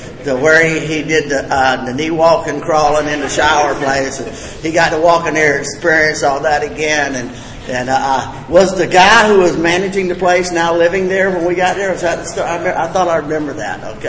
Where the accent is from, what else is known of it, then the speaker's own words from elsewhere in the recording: Lawtey, Florida, United States; I ain't from Gainesville. I'm from Lawley, Florida. Y'all know where that's at? It's in the middle of no daggum where. We got one red light. 700 people in Lawley.